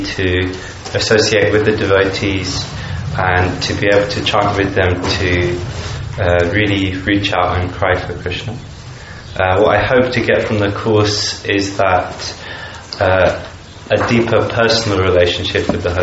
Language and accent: English; London, United Kingdom; I'm from London, UK